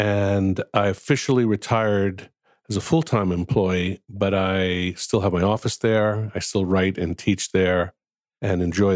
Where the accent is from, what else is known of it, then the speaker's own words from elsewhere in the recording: New York, United States; I'm a New Yorker, and 74, you know, I was looking for a job out of graduate school